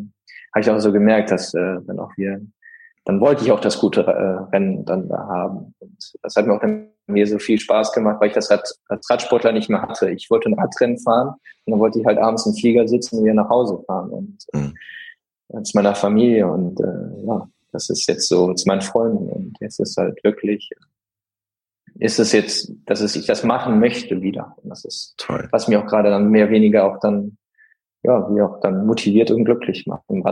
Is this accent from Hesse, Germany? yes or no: no; Düsseldorf, North Rhine-Westphalia, Germany; in Düsseldorf, in meiner Heimatstadt, der Grand Départ